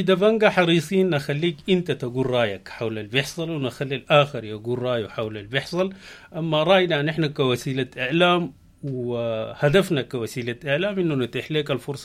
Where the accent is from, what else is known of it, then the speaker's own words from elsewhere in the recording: Sudan; ما دام أن احنا كلنا سودانيين وهمنا وطننا